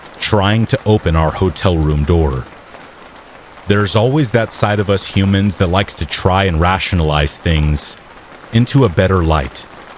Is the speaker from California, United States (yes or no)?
yes; California, United States; I grew up in Northern California, and since I was a kid, me and my family always visited Tahoe.